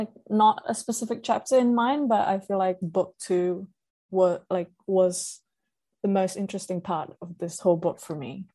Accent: Jakarta, Indonesia; So I come from Indonesia, which mm-hmm. is in a Southeast Asian country. I'm from Jakarta, which is its capital city. So mm-hmm. I'm a city girl.

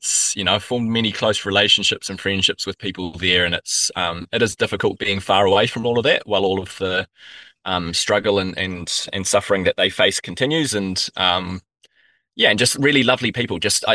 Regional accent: New Zealand; And being a Kiwi on the other side of the world, I thought, well, you know, where else can I go while I'm over here?

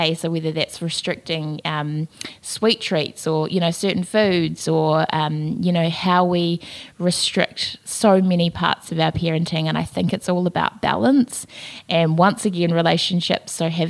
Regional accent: Selwyn, Canterbury, New Zealand; I grew up in Selwyn myself, so I completely hear you.

